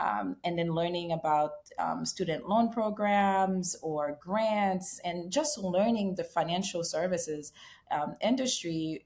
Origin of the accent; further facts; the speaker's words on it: Haiti; now in United States; So I was born and raised in Haiti